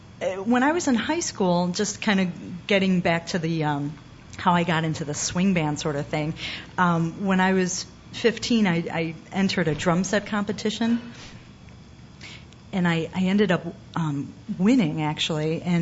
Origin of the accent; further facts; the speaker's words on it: Berwyn, Illinois, United States; Yeah, I'm a Berwyn girl